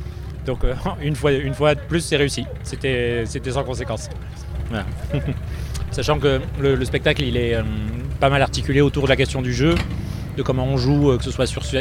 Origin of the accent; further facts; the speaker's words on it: Gap, Provence-Alpes-Côte d'Azur, France; On vient de Gap. On est tous autour de Gap